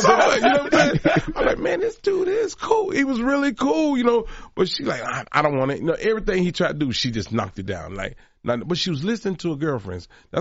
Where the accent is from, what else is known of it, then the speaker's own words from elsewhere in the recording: Atlanta, Georgia, United States; I'm from Atlanta, Georgia, in the South.